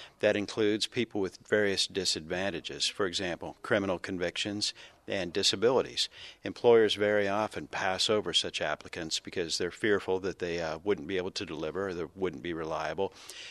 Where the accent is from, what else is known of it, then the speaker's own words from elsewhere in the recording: Des Moines, Iowa, United States; I'm with America's Job Honor Awards. I'm from Des Moines, Iowa